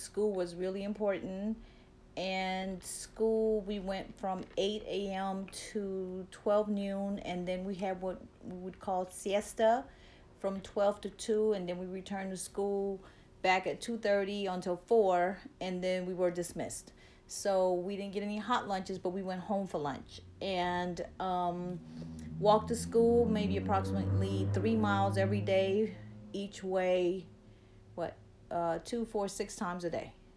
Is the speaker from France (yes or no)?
no; Honduras; I grew up in Honduras, Central America. My childhood was what we would call normal back there.